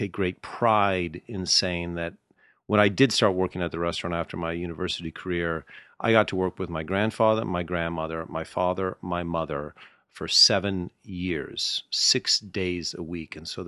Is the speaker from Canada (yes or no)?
yes; Canada; Yes, myself and Ted Cruz of Canadian origin.